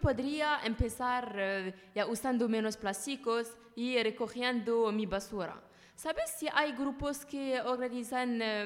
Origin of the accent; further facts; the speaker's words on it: Corsica, France; En mi tierra, en Córcega, las playas están muy limpias.